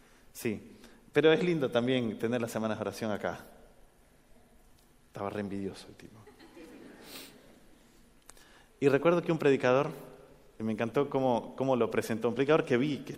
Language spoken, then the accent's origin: Spanish; Argentina; born there; En Ecuador, nací en Argentina.